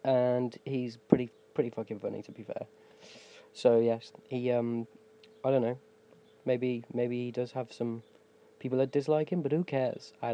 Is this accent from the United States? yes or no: no; United Kingdom; Don't hate me for being British. Just hate me for being British with really nice teeth.